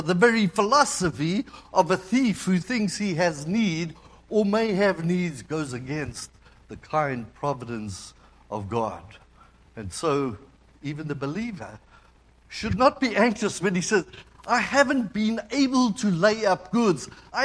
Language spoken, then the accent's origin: English; South Africa; I'm from South Africa, and I think it would be very cool to own a bar of gold.